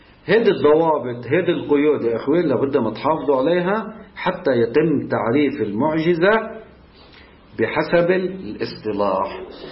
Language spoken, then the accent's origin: Arabic; Lebanon; أحد الإخوان عندنا بلبنان ادعى بأنه نبي